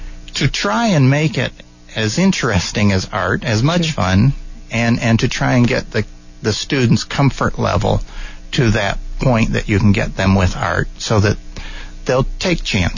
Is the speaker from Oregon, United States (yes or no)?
no; Detroit, Michigan, United States; because growing up in Detroit, I love the cold weather, I love the snow